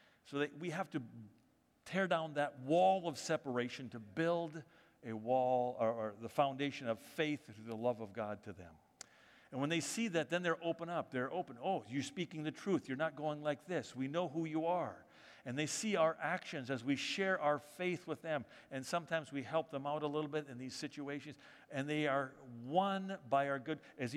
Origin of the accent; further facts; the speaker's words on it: United States; And normally, in certain contexts, I don't always reveal I'm an American, okay?